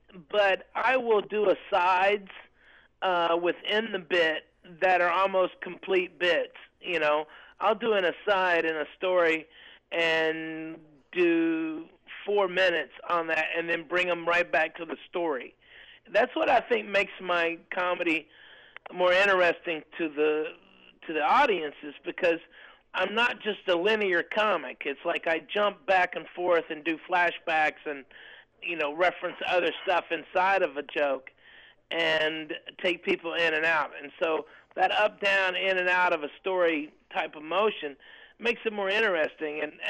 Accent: Arkansas, United States; growing up in Arkansas, a glorious kid in the 80s, the white trash.

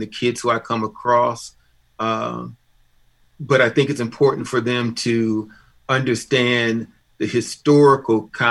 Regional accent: Ann Arbor, Michigan, United States; I grew up in Ann Arbor. I moved here when I was 8 years of age.

